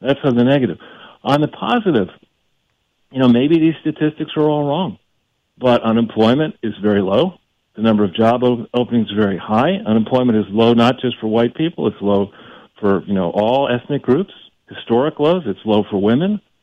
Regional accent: New York, United States; Well, you know, I grew up in New York too

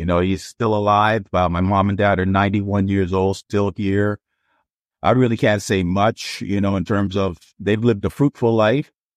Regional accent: Toronto, Ontario, Canada; Downtown, right? That when we came to Toronto, we moved to Dufferin and Dundas on one side of the street.

